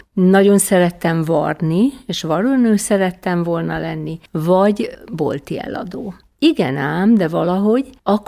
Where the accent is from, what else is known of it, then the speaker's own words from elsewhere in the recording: Kiskunfélegyháza, Bács-Kiskun, Hungary; Én Kiskunfélegyházán születtem, egy nagyon szép alföldi kisvárosba